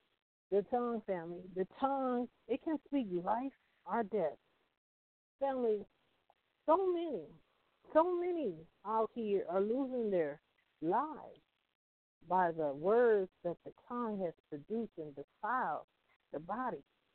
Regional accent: Compton, California, United States; You know, I'm from Compton, so I love my roots.

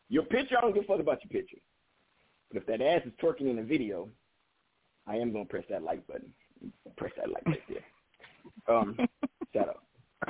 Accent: California, United States; I'm from the country. I'm from California, the Bay Area, California.

